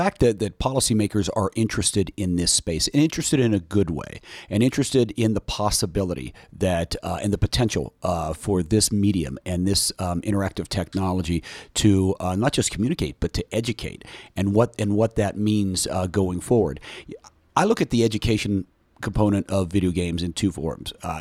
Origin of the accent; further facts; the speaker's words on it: West Virginia, United States; who I'm from West Virginia, and I've talked to Senator Manchin